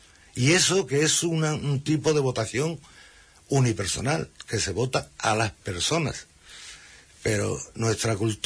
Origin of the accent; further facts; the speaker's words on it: Andalusia, Spain; nos vamos a olvidar de nuestro origen, que somos de Huelva.